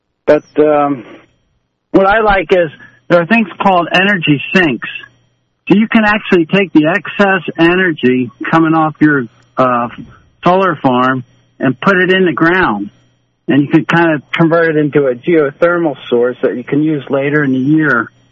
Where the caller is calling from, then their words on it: Pleasant Gap, Pennsylvania, United States; Hey, I'm the guy from Pleasant Gap that lives next to the guy from Pleasant Gap.